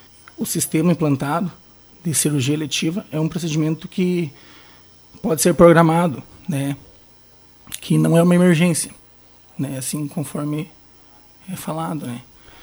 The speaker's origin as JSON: {"language": "Portuguese", "town": "Iraí", "region": "Rio Grande do Sul", "country": "Brazil", "tie": "born or raised there", "also_born_or_lived": "São Leopoldo / Esteio", "said": "eu na verdade sou natural de São Leopoldo, né? Mas a minha família sempre foi daqui. Eles foram embora na época para trabalhar lá em Esteio, né? E daí ainda pequeno, e meus irmãos foi retornado de volta para Iraí, né? Estudo aqui, me criei"}